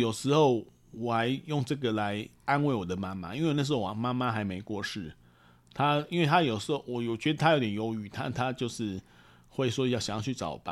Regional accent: Taipei, Taiwan; 我小时候住在天母

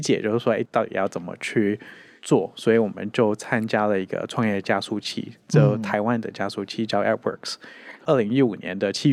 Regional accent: Hong Kong; accent: Hong Kong; Chinese is a second language; moved away as an adult; also born or lived in United States; 好，大家听我的口音，大家也会听得出，所以我是香港人。那我是大学去美国念书嘛

